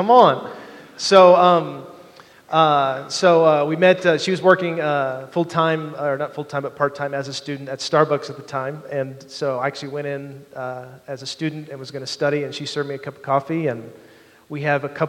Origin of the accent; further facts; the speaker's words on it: Roswell, New Mexico, United States; now in Kansas City, United States; I am originally from Roswell, New Mexico.